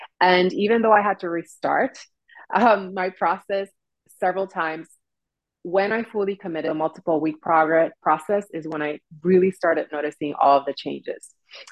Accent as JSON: {"language": "English", "country": "Puerto Rico", "tie": "born or raised there", "said": "I grew up in Puerto Rico in a household filled with women. I was one of three girls"}